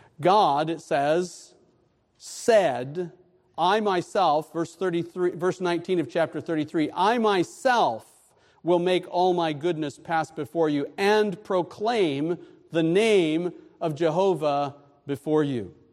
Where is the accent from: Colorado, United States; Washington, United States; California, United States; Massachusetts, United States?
Colorado, United States; Again, I said I grew up in Colorado, and when I would open my window in the morning and look west, I would see Pike's Peak.